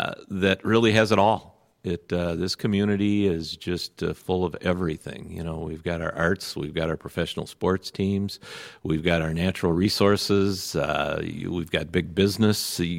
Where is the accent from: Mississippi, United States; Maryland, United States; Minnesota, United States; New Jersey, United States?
Minnesota, United States; Minneapolis; now in Bloomington, United States; Well, I'm a Minneapolis kid. No, I grew up in Minneapolis.